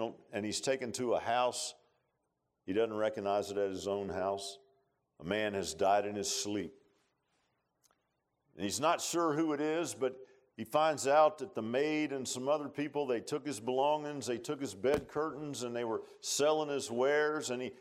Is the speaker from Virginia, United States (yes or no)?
yes; Virginia Beach, Virginia, United States; I grew up in Virginia Beach, and I go, and every now and then when we go down there, I always go by the old homestead.